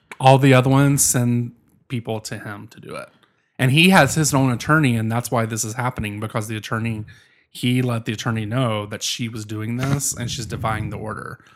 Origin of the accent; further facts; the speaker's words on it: Christiansburg, Virginia, United States; I see my hometown, Christiansburg, Virginia, show up.